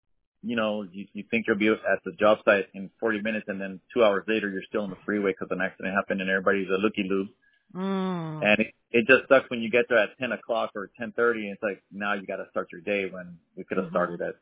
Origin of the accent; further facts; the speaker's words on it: San Bernardino, California, United States; born there; Actually, I was born in San Bernardino, so.